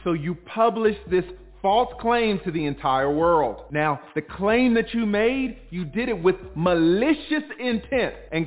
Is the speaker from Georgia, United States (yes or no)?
yes; Atlanta, Georgia, United States; I'm from Atlanta. People down here in Atlanta, we do not understand how you guys have Charlemagne the God still on the air.